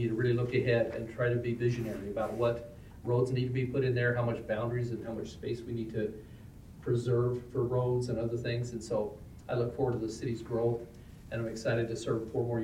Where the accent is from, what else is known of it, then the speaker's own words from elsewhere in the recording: Orem, Utah, United States; also born or lived in Wyoming; I grew up in Orem, born in Wyoming, but I grew up in Orem, so I've been close to this valley for a long time.